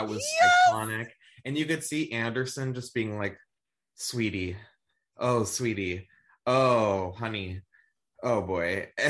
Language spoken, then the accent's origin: English; Canada; And I'm a Canadian, so I was kind of exploring how a bill like that could come to pass here in Canada